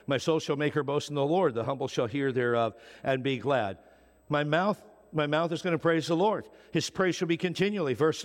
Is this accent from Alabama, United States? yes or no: no; Wisconsin, United States; I grew up in Wisconsin, and my family's never smiled or been happy ever.